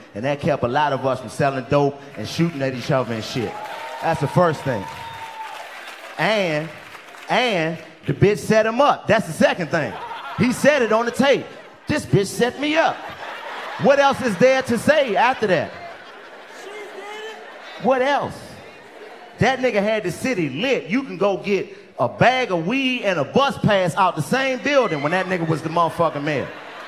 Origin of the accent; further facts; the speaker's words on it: Washington, District of Columbia, United States; I come from Washington, D.C. I come from the home of the mayor who got caught smoking crack. But let me tell you how real my city is.